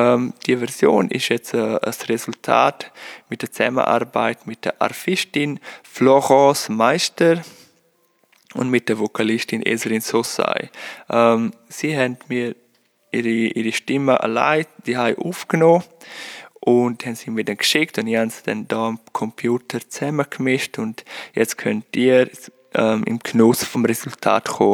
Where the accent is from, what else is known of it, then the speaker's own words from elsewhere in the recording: Lavin, Graubünden, Switzerland; now in Lucerne, Switzerland; Ich bin aus Lewin, aus dem Unterengadin. Jetzt wohne ich aber in Luzern